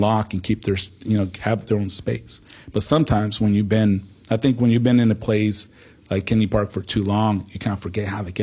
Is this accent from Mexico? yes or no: yes; Mexico; because I was born in Mexico. I came here from Mexico.